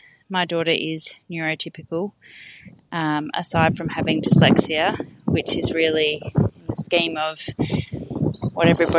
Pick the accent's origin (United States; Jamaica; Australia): Australia; Perth, Western Australia; I'm from Perth.